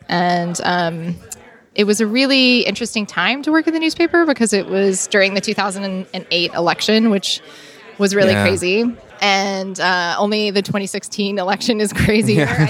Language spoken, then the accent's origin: English; Bluefield, West Virginia, United States; So I grew up in West Virginia and I grew up in a pretty small town called Bluefield. There's about 17,000 people in Bluefield, so it's really small.